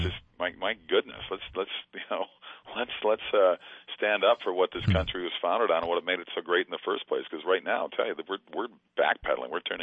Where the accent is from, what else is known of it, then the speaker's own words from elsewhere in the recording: Minnesota, United States; Well, I think a lot of it has to do with growing up where I grew up in Minnesota